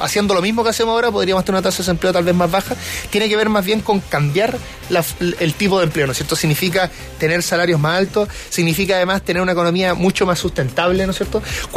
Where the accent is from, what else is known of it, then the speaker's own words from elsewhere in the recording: Chile; 120 mil millones de dólares que nos perdimos como chilenos.